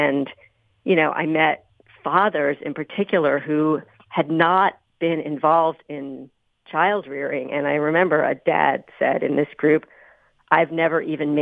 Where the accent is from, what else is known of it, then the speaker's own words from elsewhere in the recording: New York, United States; So, for instance, you know, I grew up in New York.